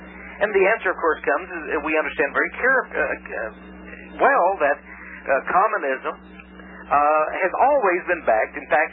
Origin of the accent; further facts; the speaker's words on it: Texas, United States; as a Texan, being here in the capital of the state of Texas in Austin, Texas